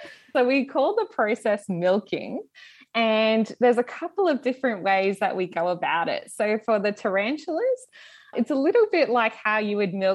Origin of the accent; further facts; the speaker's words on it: Queensland, Australia; found in Queensland, Australia, my home state